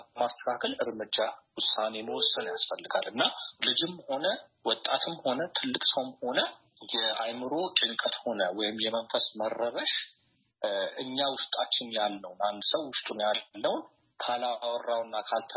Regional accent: Addis Ababa, Ethiopia; born there; የተወለድኩት አዲስ አበባ ነው።

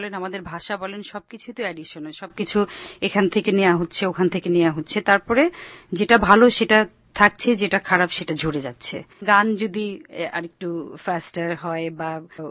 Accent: Bangladesh; সবকিছুতে আমি আমার সবসময় মনে রাখি আমি একজন বাঙালি, বাংলাদেশি।

